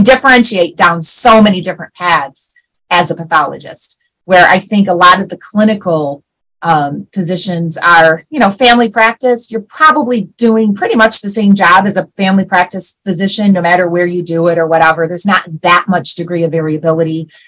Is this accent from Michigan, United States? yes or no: yes; Shelby Township, Michigan, United States; Well, I'm from the area. So I grew up in Shelby Township, Michigan.